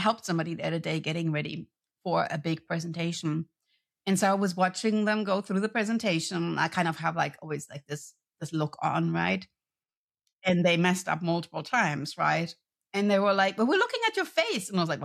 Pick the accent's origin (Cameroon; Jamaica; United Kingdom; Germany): Germany; English is a second language; moved away; And all this in a foreign language, right? I mean, I came from Germany.